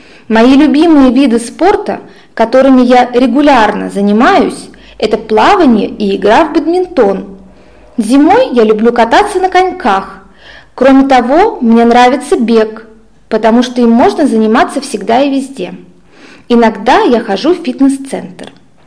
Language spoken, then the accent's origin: Russian; Tolyatti, Samara Oblast, Russia; now in Vienna, Austria; Мне 25 лет. Я из России, из города Тольятти. Но я живу в Австрии, в Вене.